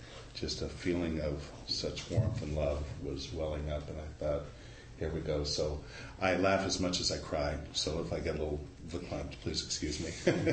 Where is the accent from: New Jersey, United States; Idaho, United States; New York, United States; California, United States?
California, United States; Santa Monica; born there; I was born in Santa Monica, by the beach. We lived in Palos Verdes on a house above a cliff above the ocean till I was about 5 years old.